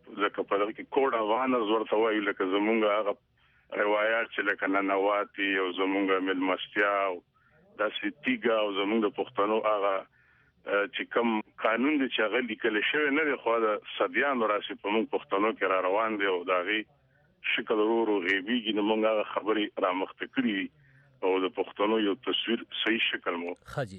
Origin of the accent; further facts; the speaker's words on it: Khyber Pakhtunkhwa, Pakistan; زه یم له پاکستان د پښتونخوا یم